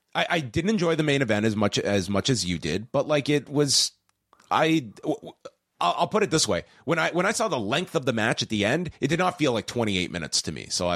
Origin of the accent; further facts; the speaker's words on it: Canada; I get that's due to my own biases as a Canadian, though.